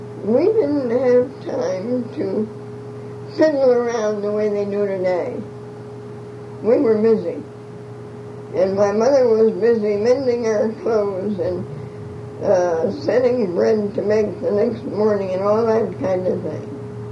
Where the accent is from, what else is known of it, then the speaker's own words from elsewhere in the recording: Watertown, Connecticut, United States; also born or lived in New Milford; I was born in New Milford, Connecticut. I graduated from high school in Watertown, Connecticut. And I came to Bridgeport in 1921.